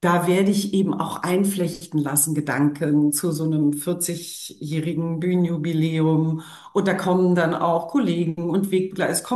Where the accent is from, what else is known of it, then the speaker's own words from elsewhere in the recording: Berlin, Germany; in Diva Berlin gebe ich eben meinen Blick auf meine Heimatstadt.